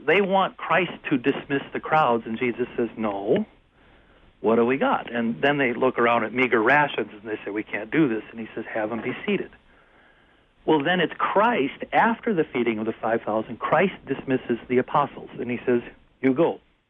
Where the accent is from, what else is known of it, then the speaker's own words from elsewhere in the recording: Wisconsin, United States; it's probably small from the standards that most people think of Lutherans, like where I grew up in Wisconsin.